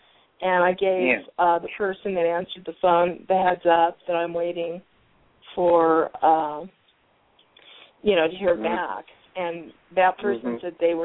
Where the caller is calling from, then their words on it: Arizona, United States; I'm calling from Arizona.